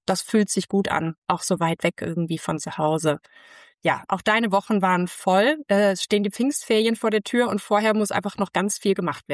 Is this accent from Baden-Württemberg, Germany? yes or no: yes; Baden-Württemberg, Germany; Ich komme aus den Bergen, komme aus dem Schwarzwald und nicht von der Küste.